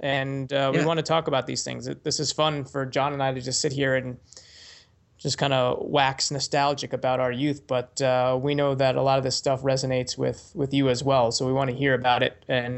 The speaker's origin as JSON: {"language": "English", "region": "New York", "country": "United States", "tie": "born or raised there", "said": "for all we complain about growing up on Long Island, we were right smack in the middle of American suburbia with all that."}